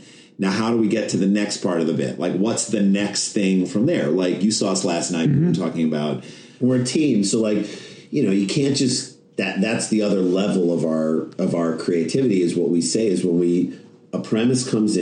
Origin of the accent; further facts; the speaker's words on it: St. Louis, Missouri, United States; now in New York, United States; So what happened to us is we came to New York in 1994. So we grew up in St. Louis, Missouri, which is like Midwest.